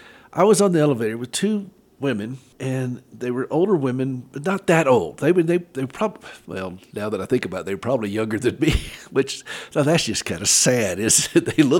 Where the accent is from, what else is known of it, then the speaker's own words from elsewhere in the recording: the South, United States; I was raised in the South. I'll help the ladies, but I'm not going to help you.